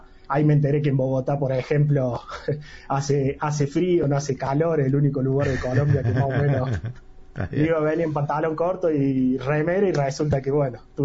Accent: Jesús María, Córdoba, Argentina; No, de Jesús María.

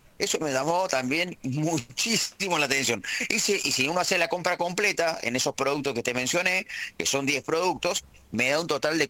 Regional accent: Argentina; Si nosotros somos argentinos, ¿qué compramos?

